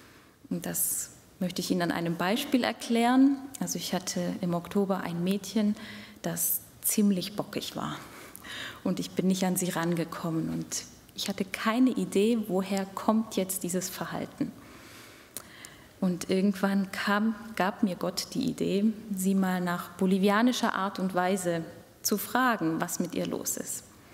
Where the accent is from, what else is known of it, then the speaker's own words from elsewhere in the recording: Southern Germany, Germany; das hat der Philipp vorhin schon gesagt. Ich bin 33 Jahre alt und ich komme aus Süddeutschland, aber das haben Sie wahrscheinlich schon gehört.